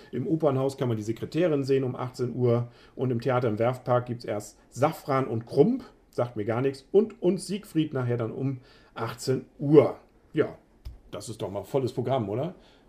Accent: Northern Germany, Germany; Ja, als Norddeutscher kriegt man da ja Hautausschlag automatisch, finde ich.

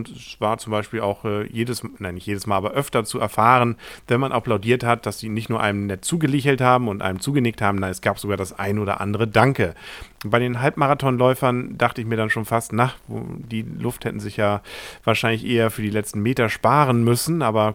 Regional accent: Kiel, Schleswig-Holstein, Germany; Nein, wir sind ja als Kieler sehr offen, auch den Münchnern gegenüber.

